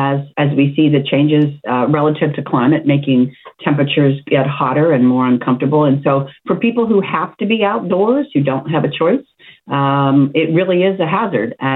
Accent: Plum, Pennsylvania, United States; I grew up in Plum, in the eastern part, and I lived in Friendship for a lot of years. And right now I'm in Armstrong County near Katanning.

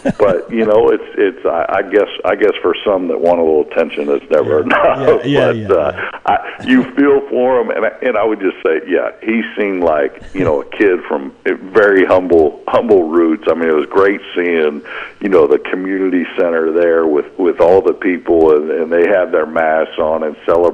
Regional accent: Pinole, California, United States; my parents own a bar where I grew up in Pinole, California

